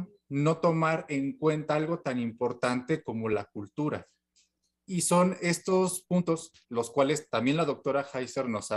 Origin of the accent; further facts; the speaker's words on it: Mexico; ¿cuál es el valor que nosotros como mexicanos le damos al conocimiento y le damos a las cosas en nuestra vida cotidiana?